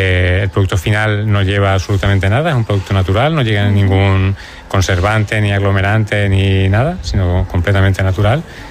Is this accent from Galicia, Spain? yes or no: no; El Hierro, Canary Islands, Spain; Soy del Hierro